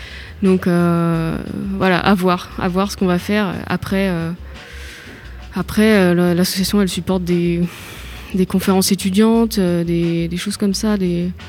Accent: Saint-Nazaire, Pays de la Loire, France; now in Limoges, France; Je suis de Saint-Nazaire, à côté de Nantes.

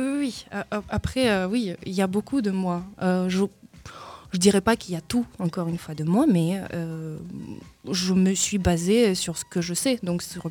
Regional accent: Moscow, Russia; French is a second language; moved away as an adult; also born or lived in Ukraine; Je viens de Moscou, je viens de l'Ukraine à la base, mais depuis mes 3 ans, j'ai vécu à Moscou jusqu'à mes 22.

